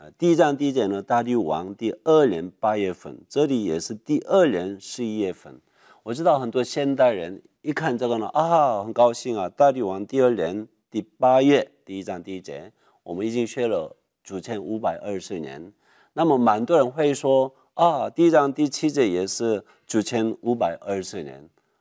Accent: South Korea; first language Korean; Chinese is a second language; now in New York, United States; 我是一个韩国人，我的中文，我讲中文，你们听不太懂，要怜悯我好吗？对，我的母语是韩国话

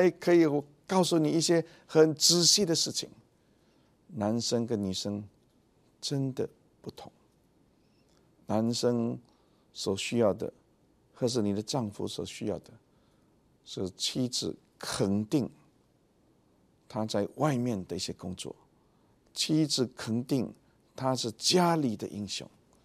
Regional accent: China; 我是中国人，中国人呢，假如说这个 I love you 用中文我爱你，好像很肉麻

